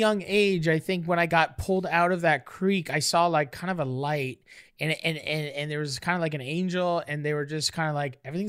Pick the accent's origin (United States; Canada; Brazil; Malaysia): Canada; Brookfield, Nova Scotia; also born or lived in Saint John; I'm from Brookfield, Nova Scotia.